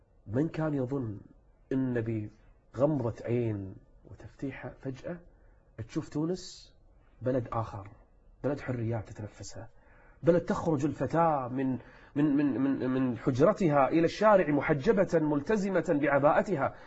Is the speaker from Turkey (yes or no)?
no; Kuwait; ثارت ثائرة الليبراليين عندنا في الكويت